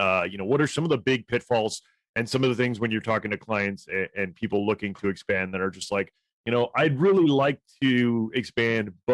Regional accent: Hawaii, United States; I grew up in Hawaii and did sailing.

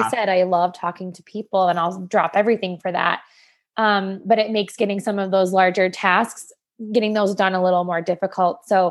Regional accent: Ohio, United States; I'm from Ohio.

